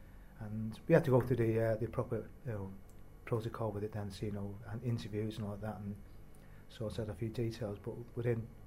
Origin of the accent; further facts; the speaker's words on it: Lidditon, North West England, United Kingdom; born there; I was born in Lidditon, just outside McGull, in Lancashire.